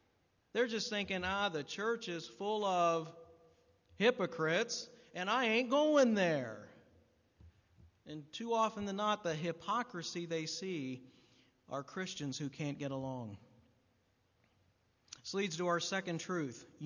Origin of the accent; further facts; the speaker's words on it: Ohio, United States; The church that I grew up in Ohio, we had our own slogan.